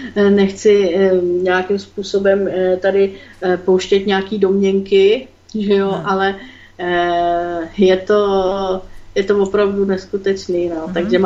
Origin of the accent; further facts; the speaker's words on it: Prague, Czechia; ne, já jsem z Prahy